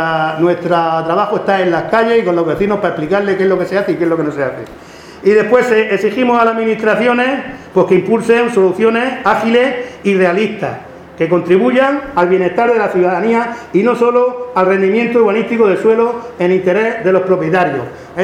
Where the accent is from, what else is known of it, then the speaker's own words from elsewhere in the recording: Cartagena, Region of Murcia, Spain; Los tontos somos los cartageneros, que no lo creemos.